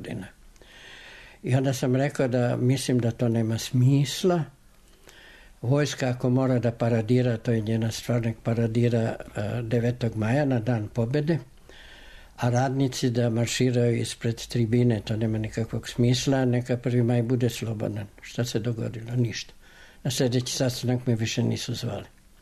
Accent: Zrenjanin, Vojvodina, Serbia; Ja sam rođen u Banatu. Ja kao dete, rođen sam do 1929. godine, nisam ni jedno jedino dete poznavao u današnjem Zrenjaninu, tadašnjem Velikom Bečkereku, u međuvremenu Petrovgradu, koje ne bi znalo srpski, nemački i mađarski, eventualno slovački, rumunski i romani.

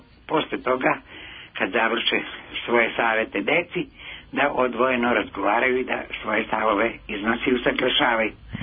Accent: Ruma, Vojvodina, Serbia; Iz Rume sam.

